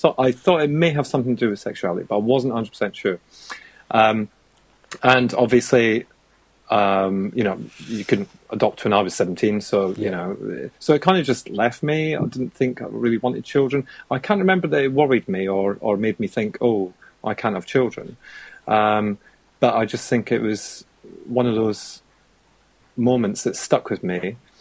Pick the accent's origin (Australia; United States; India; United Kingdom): United Kingdom; Scotland; now in England, United Kingdom; I'm 21, mm-hmm. And I'm originally from Scotland, actually